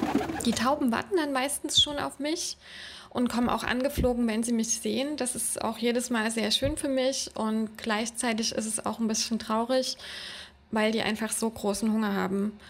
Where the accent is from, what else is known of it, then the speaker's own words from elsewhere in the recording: Leipzig, Saxony, Germany; ich komme aus Leipzig und ich füttere Stadttauben.